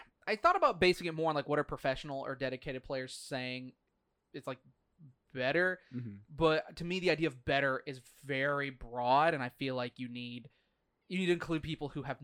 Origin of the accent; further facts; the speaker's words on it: United States; Trust me. I'm from America.